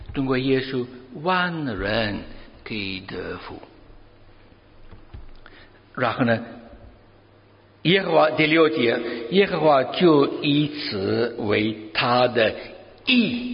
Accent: China; 我们中国人也有很多古书，四书五经

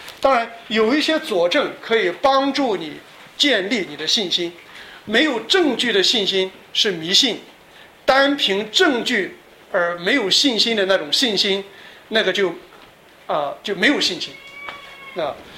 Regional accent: China; 我觉得大陆人还有一点好处啊，就是因为我们曾经接受过马克思列宁主义啊。

